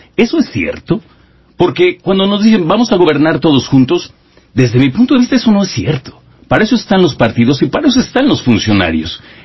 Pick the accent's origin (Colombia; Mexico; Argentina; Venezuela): Mexico; Porque como mexicanos no sentimos eso, ¿sabes?